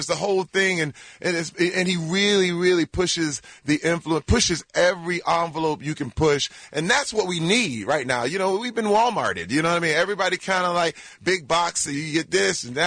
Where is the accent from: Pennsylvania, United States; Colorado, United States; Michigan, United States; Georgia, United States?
Michigan, United States; Flint; I come from Flint, Michigan, and I grew up in the crack epidemic, and it's literally a miracle that I'm still here and not in jail